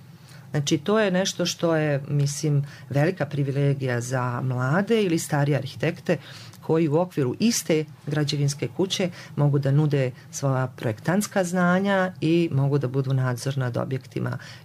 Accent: Herzegovina, Bosnia & Herzegovina; ja sam porijeklom južnih krajeva Bosne i Hercegovine, pa smo živjeli evo ovdje u ovim krajevima

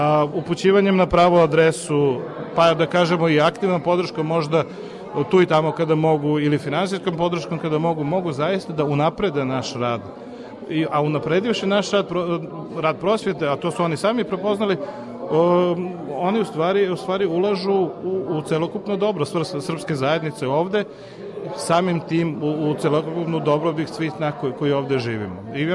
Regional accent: Leskovac, Southern and Eastern Serbia, Serbia; ja sam rođen u Leskovcu, ja sam Moravac, a on je Hercegovac

